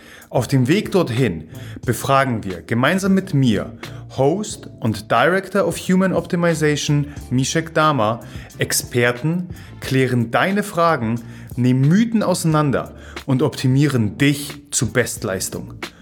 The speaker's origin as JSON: {"language": "German", "town": "Gdynia", "region": "Pomeranian Voivodeship", "country": "Poland", "second_language": "German", "said": "Also ich komme ja aus Gdynia, was ja gleich bei Gdańsk, also Danzig liegt."}